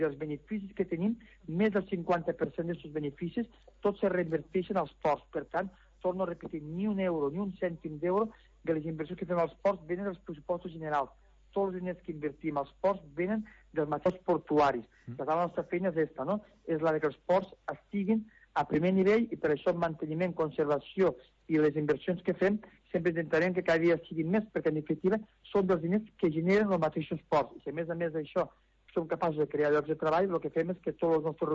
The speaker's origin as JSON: {"language": "Catalan", "town": "L'Ametlla de Mar", "region": "Catalonia", "country": "Spain", "said": "Jo tinc la sort que sóc de l'Ametlla de Mar, sóc calero i per tant m'ho conec una miqueta, no?"}